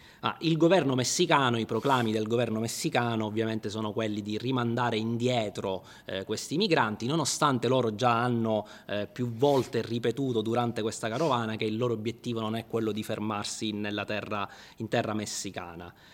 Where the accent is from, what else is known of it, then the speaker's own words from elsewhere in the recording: Southern Italy, Italy; io da terrone